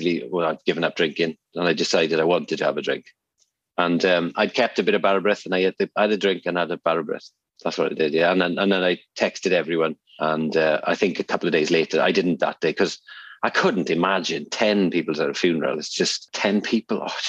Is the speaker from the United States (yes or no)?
no; Wales, United Kingdom; And being as a Welsh person, singing, I always say, if you can sing, you can play.